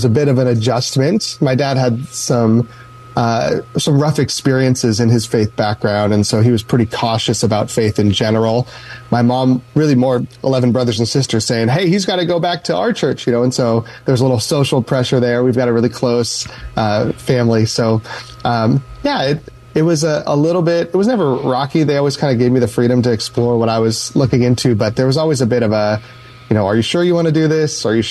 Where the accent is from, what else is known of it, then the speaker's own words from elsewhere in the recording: Castro Valley, California, United States; Yeah, I grew up here in the East Bay in Hayward, Castro Valley, and I was attending Castro Valley High School